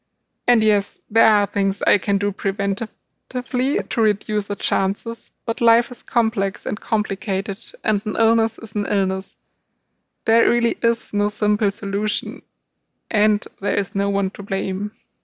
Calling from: Germany; Hello, Harry Potter and the Sacred Text team. … calling from Germany.

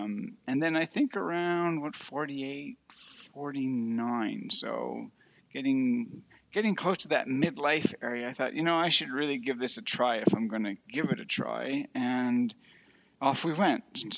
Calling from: Calgary, Alberta, Canada; Downtown Calgary. I'm in my office at work, but today is a slow day, so this works perfectly.

